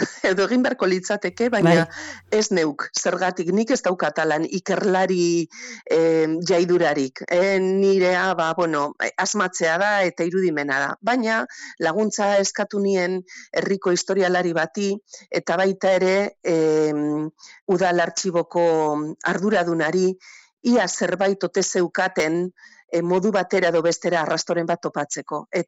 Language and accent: Basque; Lekeitio, Basque Country, Spain; born there; Lekeitioko, hau da nire jaioterriko